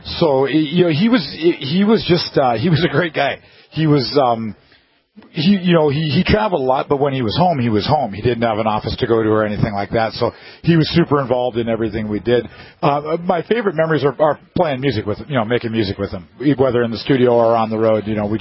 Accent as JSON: {"language": "English", "town": "St. Cloud", "region": "Minnesota", "country": "United States", "tie": "born or raised there", "also_born_or_lived": "Los Angeles, California", "said": "Well, initially in Los Angeles. I was born in Los Angeles, and then we moved back to St. Cloud, Minnesota in 1980."}